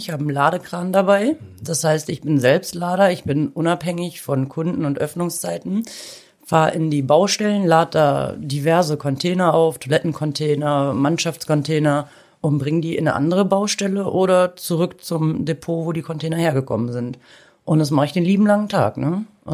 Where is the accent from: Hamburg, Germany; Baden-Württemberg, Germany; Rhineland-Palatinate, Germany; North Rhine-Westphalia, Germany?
North Rhine-Westphalia, Germany; Aachen; Na, ich komme ja gebürtig aus Aachen. Da ist Belgien und Holland, oder die Niederlande, Entschuldigung, die Niederlande sind nicht weit.